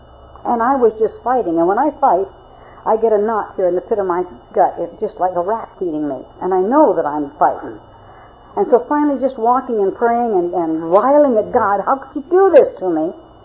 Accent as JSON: {"language": "English", "town": "Reno", "region": "Nevada", "country": "United States", "tie": "born or raised there", "said": "as I got married, we used to go back to Reno, my hometown, to visit my mother and, quote, father"}